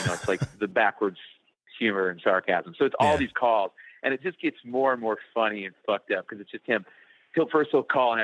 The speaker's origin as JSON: {"language": "English", "region": "Indiana", "country": "United States", "tie": "born or raised there", "said": "it was all these really, really like off the wall places of like where I grew up in Indiana."}